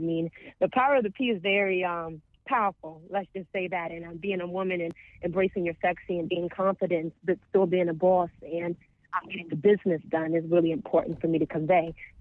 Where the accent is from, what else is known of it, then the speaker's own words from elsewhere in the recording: Maryland, United States; No, I did not, actually. I'm born and raised in Maryland. I'm an East Coast girl.